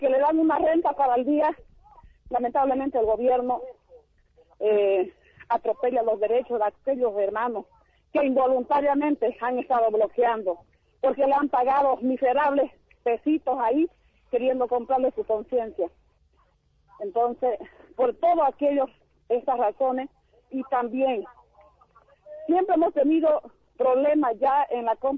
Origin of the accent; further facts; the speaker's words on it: Bolivia; queremos recordarle primero que están nuestros derechos constitucionales como bolivianos